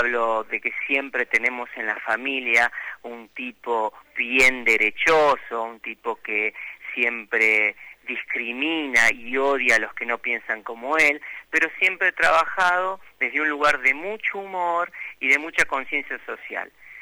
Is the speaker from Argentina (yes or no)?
yes; Junín, Buenos Aires Province, Argentina; also born or lived in Villa Dolores; Yo me crié en el campo, en Villa Dolores y en Junín, provincia de Buenos Aires